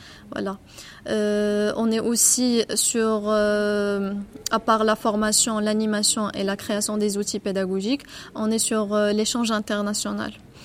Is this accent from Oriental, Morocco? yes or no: no; Rabat, Rabat-Salé-Kénitra, Morocco; Je viens du Maroc, de Rabat. J'ai 27 ans.